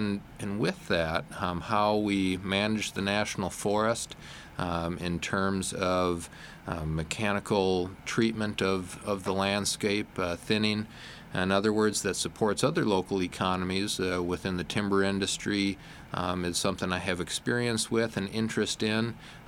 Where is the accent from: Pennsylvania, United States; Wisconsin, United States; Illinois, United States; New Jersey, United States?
Wisconsin, United States; I grew up in Wisconsin and grew to love the national forest system